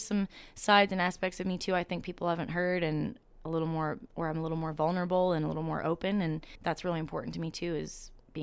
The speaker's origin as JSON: {"language": "English", "town": "Bowmanville", "region": "Ontario", "country": "Canada", "tie": "born or raised there", "said": "I was born and raised in Bowmanville, Ontario."}